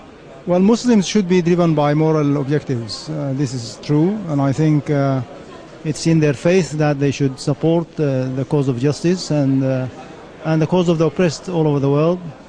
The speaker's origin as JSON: {"language": "English", "country": "Sudan", "said": "I'm from Sudan and I'm the leader of the majority in the parliament."}